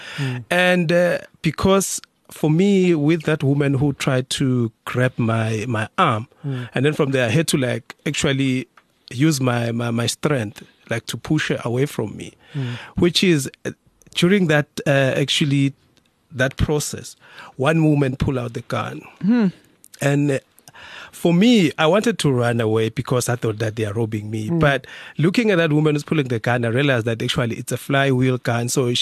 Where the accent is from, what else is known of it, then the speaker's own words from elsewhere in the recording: South Africa; Yes, yeah. I am a South African.